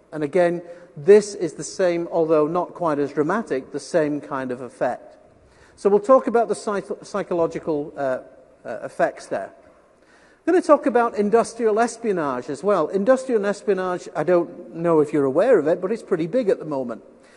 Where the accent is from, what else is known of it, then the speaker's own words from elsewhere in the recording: Scotland, United Kingdom; So I'm from Scotland, so Scotland, you know, there's lots of sheep and whiskey and stuff like that.